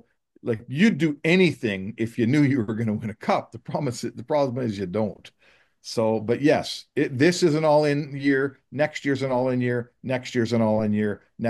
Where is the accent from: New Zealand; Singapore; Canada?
Canada; Do I want a Canadian team to win a cup? I do as a Canadian.